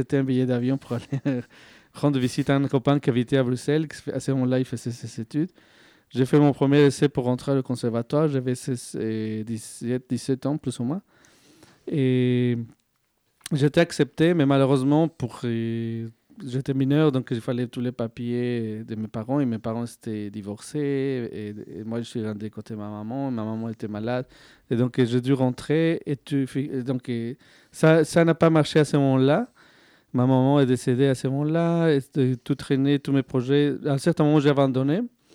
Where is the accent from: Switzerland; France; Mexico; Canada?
Mexico; Puebla; moi, je suis originaire de Puebla.